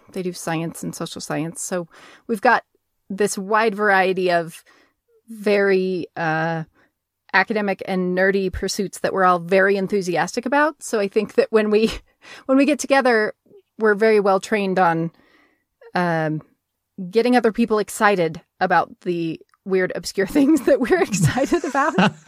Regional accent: Utah, United States; So we moved around a lot when I was little, but by mid-elementary school, we moved to Utah. Mm-hmm. And so that's where Katie and I both grew up

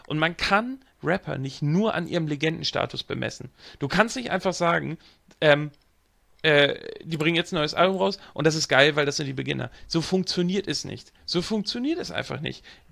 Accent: Hamburg area, Germany; Ich bin selber in der Nähe von Hamburg groß geworden. Ich bin mit Hamburger Hip-Hop groß geworden.

